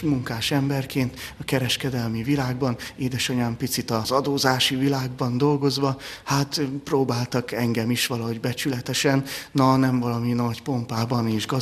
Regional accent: Budapest, Hungary; az újpalotai lakótelepen nőttem föl, ami alapvetően egy 40 ezres lakótelepre lett tervezve, tehát 40 ezer befogadó képességre

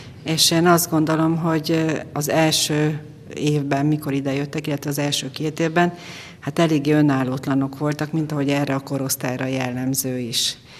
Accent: Miskolc, Borsod-Abaúj-Zemplén, Hungary; born there; Nem, én miskolci születésű vagyok, úgyhogy egy 20 éve lakom ezen a környéken.

